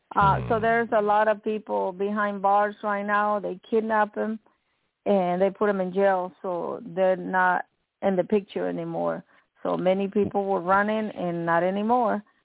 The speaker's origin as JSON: {"language": "English", "country": "Nicaragua", "said": "I'm from Nicaragua, and many of you know. We have elections in Nicaragua on November 7th."}